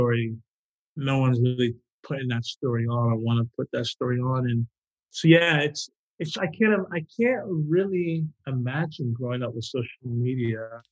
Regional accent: New York, United States; moved away as an adult; I said, yeah, I grew up right on Keysville. I moved out of here like 2007 or 2008. I left New York.

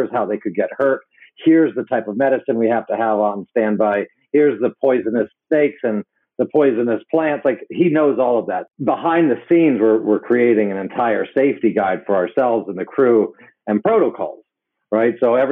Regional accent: Hong Kong; I grew up in Hong Kong. It's not like I'm some outdoorsy guy, right?

